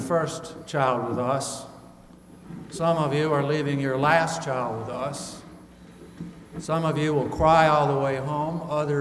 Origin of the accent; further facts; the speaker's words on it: Birmingham, Alabama, United States; I know as a young boy growing up in Birmingham, Alabama, first person in my family to go to college, I wanted to use my education to be better off than my parents.